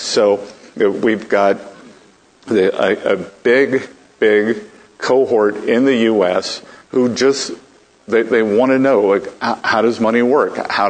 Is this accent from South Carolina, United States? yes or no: yes; Charleston, South Carolina, United States; That College of Charleston, my hometown, has a great program for students